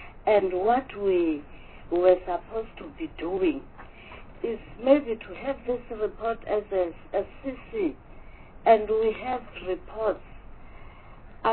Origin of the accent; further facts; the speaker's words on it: Limpopo, South Africa; For example, I'm from Limpopo.